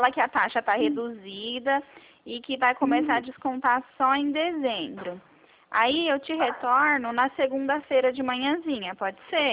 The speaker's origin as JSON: {"language": "Portuguese", "town": "Presidente Prudente", "region": "São Paulo", "country": "Brazil", "said": "eu sou daqui, de Prudente."}